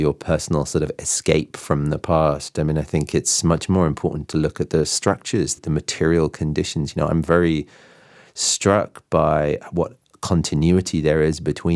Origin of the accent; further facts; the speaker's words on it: United Kingdom; now in United States; I grew up in Britain